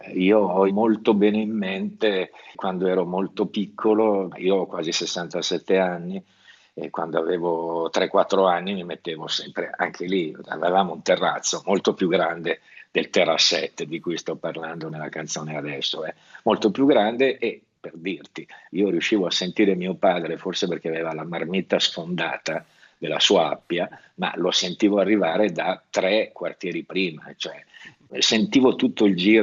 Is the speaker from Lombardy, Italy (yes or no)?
yes; Milan, Lombardy, Italy; visto che sono milanese